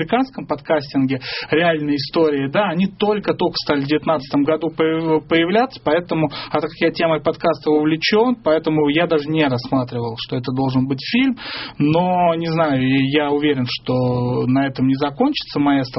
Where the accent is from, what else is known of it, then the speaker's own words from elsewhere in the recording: Kursk, Kursk Oblast, Russia; Я родом из Курска